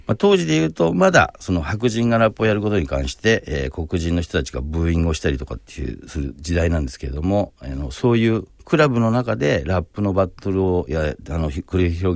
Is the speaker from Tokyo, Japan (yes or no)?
yes; Tachikawa, Tokyo, Japan; 僕とこう地元が同じ立川出身の … という、その女性のアーティストがいるんですが